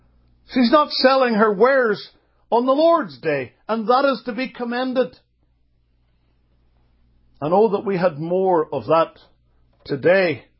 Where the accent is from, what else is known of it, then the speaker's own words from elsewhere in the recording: Northern Ireland, United Kingdom; Now, I grew up in Northern Ireland